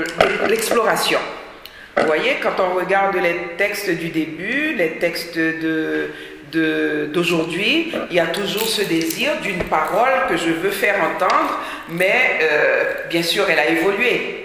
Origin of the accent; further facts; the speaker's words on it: Haiti; Haïti, qui est mon pays d'origine